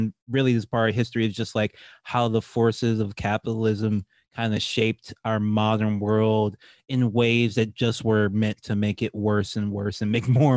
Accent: Louisiana, United States; I'm from Louisiana, it bled over to there too

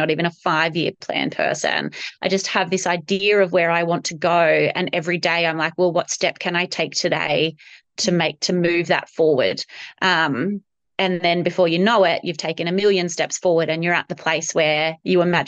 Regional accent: Glen Innes, New South Wales, Australia; also born or lived in Kalgoorlie, Australia; I had him in Glen Innes. So that's my hometown, rural New South Wales. We had just moved back from Kalgoorlie, which is WA

